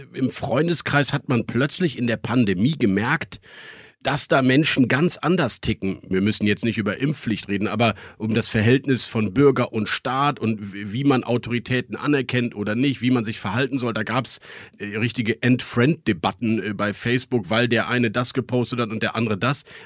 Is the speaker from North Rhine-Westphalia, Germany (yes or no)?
yes; Bonn, North Rhine-Westphalia, Germany; Wir kommen beide aus dem Bonner Umfeld